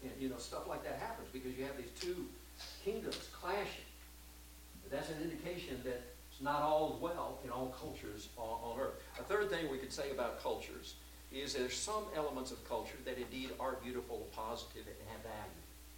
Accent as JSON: {"language": "English", "country": "South Korea", "tie": "born or raised there", "moved": "yes", "lives_now": "United States", "said": "I grew up in Korea, and when I was growing up there"}